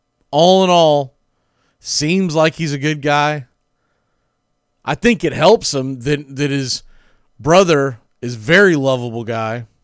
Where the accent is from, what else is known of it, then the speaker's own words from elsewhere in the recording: Florida, United States; Growing up in the Southeast, down here, right down the road from the 500, it's just a part of our, I guess it's really just a part of the North Florida, the culture. South Georgia, North Florida culture.